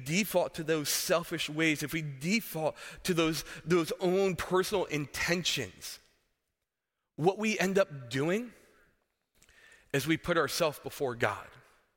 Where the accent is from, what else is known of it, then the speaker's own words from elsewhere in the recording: New Jersey, United States; I know I talk fast. I know I struggle with listening. But part of growing up in New Jersey was we were just perpetually angry.